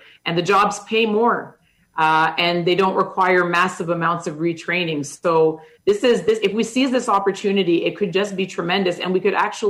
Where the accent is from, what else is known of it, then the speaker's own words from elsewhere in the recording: Canada; Oh, being a Canadian is a tremendous source of pride for me. You know, my parents came from the Caribbean